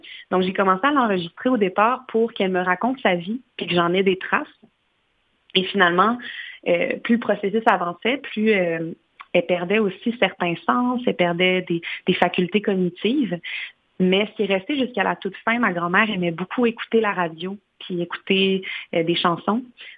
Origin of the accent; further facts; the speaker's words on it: Quebec City, Quebec, Canada; Oui, ben moi, j'ai grandi à Québec puis j'ai étudié en théâtre, en interprétation théâtrale à Saint-Hyacinthe.